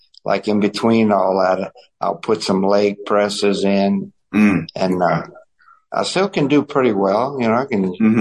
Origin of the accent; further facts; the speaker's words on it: New Orleans, Louisiana, United States; I grew up in New Orleans area, west bank of the river, yeah.